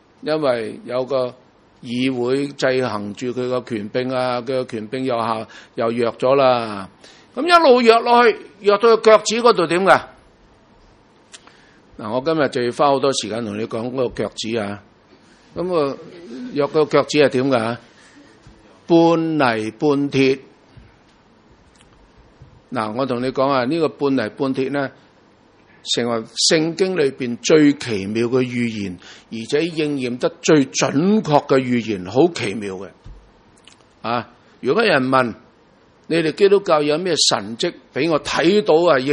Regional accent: Guangdong, China; 我哋咧叫做廣東人啦，我哋係中國人啦

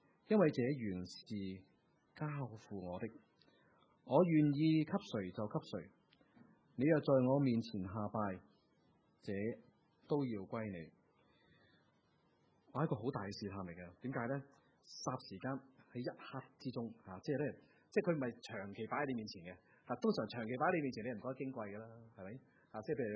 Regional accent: Hong Kong; 你知我哋香港人就非常之聪明嘅

